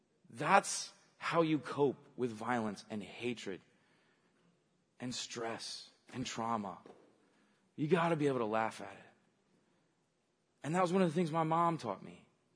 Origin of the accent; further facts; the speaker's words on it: Atlanta, Georgia, United States; I grew up in Atlanta. I grew up in the heart of the civil rights movement. My mother was from Atlanta. My grandmother was from Atlanta.